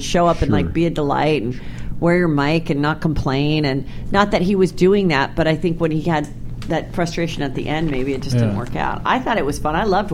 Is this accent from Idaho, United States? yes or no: no; California, United States; 818 till I die. Yeah. born and raised in the Valley myself, so I appreciate his Reseda roots.